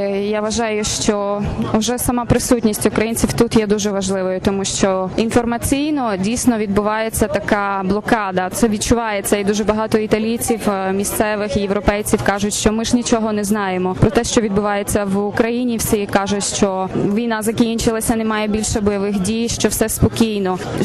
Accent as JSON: {"language": "Ukrainian", "region": "Chernivtsi Oblast", "country": "Ukraine", "said": "і я з Буковини."}